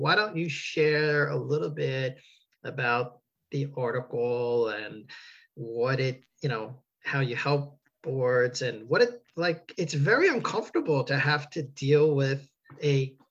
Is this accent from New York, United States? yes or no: yes; New York, United States; I'm also a New Yorker.